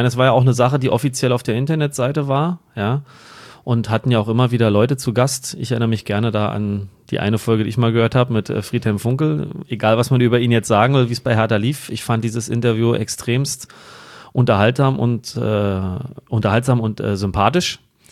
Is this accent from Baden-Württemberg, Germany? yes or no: no; Berlin, Germany; als Berliner